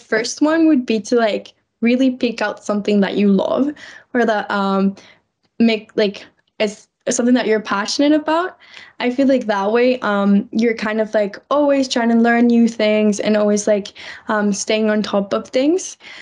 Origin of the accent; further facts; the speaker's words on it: Mexico; I'm from Mexico, so back home, the weather never dropped down past 10 degrees.